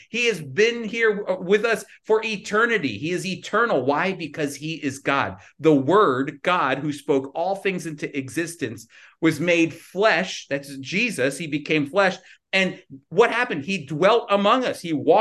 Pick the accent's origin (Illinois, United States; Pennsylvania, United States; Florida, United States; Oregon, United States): Pennsylvania, United States; Philadelphia; I'll say, oh, I'm from the Philadelphia area.